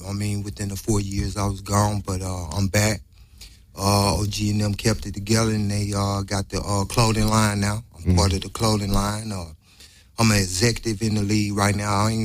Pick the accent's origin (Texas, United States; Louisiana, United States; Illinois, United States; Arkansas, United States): Louisiana, United States; New Orleans; Because I'm from New Orleans, you know what I mean? And our culture is to reach out, you know what I mean?